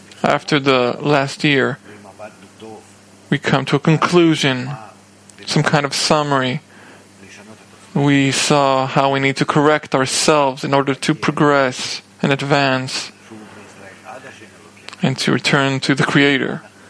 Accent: Rehovot, Central District, Israel; English is a second language; I grew up in Rehovot.

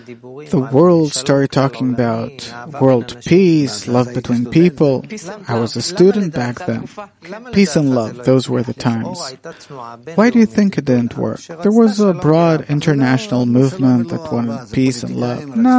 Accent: Russia; But I'll tell you, I grew up in Russia.

